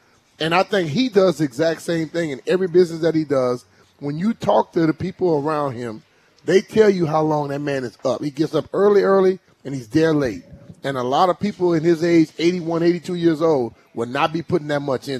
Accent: Louisiana, United States; I mean, I came from Louisiana, and I didn't wear sleeves.

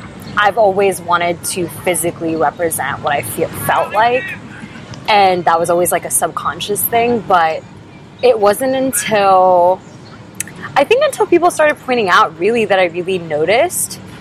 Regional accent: Cupertino, California, United States; So I was like, oh, I'm from Cupertino.

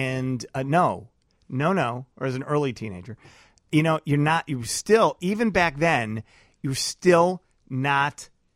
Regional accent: Chicago, Illinois, United States; I maybe because I grew up in Chicago, what I consider to be a sophisticated city.

